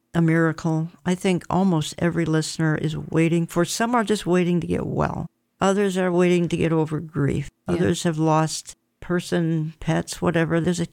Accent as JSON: {"language": "English", "town": "Minneapolis", "region": "Minnesota", "country": "United States", "tie": "born or raised there", "said": "here in my hometown of Minneapolis, St. Paul, here in Minnesota."}